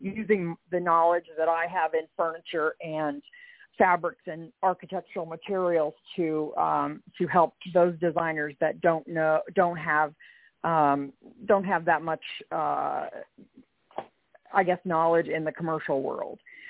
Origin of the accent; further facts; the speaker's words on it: Ohio, United States; now in New York, United States; I grew up in Ohio and started out as a marketing manager for a large furniture dealership there. And I moved here to New York in 96